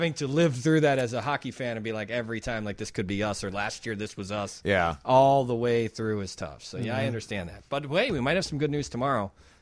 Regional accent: Chicago, Illinois, United States; I'm such a Chicagoan.

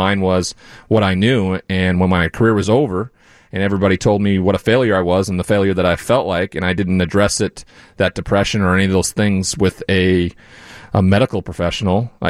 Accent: Montana, United States; Yeah, in my hometown.

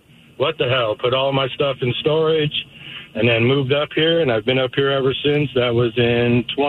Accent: Los Angeles, California, United States; now in Gig Harbor, United States; I'm from Los Angeles, California, and I moved here under peer pressure, actually.

